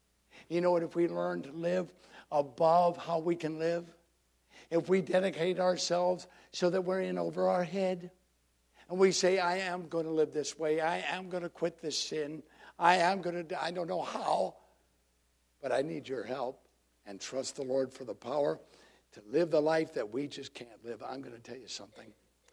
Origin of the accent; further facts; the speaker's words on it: North Carolina, United States; I said, hi … from North Carolina.